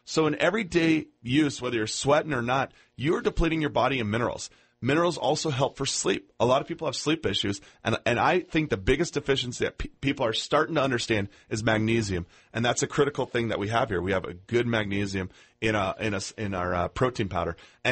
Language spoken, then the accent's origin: English; San Diego, California, United States; this is interesting to me because I'm from San Diego